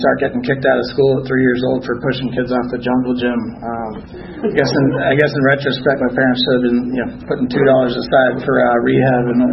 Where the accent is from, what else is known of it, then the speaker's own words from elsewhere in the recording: Boston, Massachusetts, United States; I'm actually originally from Boston.